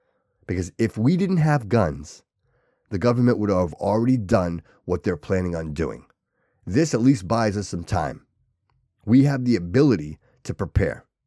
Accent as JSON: {"language": "English", "country": "Portugal", "said": "But so I'm Portuguese. I'm not Irish."}